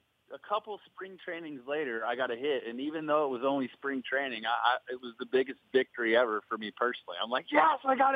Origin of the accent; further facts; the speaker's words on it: Florida, United States; I grew up in Florida, so one of the things that when I got to St. Louis that really blew me away was the tradition